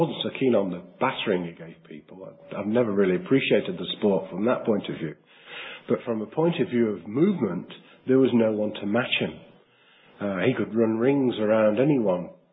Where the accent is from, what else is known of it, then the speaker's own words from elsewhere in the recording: England, United Kingdom; Oh, I'm an Englishman. I can look back to 1966.